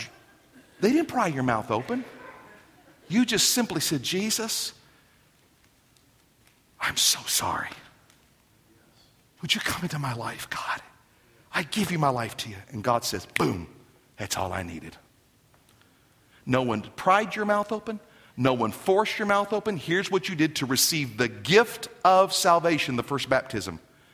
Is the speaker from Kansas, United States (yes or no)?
yes; Garden City, Kansas, United States; You may do like Sister Beulah in my hometown of Garden City, Kansas.